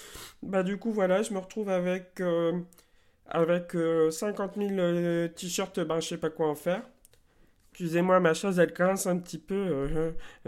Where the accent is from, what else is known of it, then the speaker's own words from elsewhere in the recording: France; j'ai 57 ans, j'habite à Comines. Donc à la frontière belge, mais moi je suis à Comines Sud, donc c'est en France. Je suis français